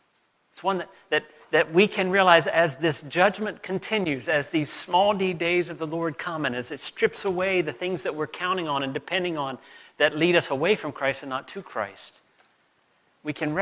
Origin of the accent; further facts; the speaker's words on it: North Carolina, United States; in the words of my friends where I grew up in North Carolina, that dog don't hunt.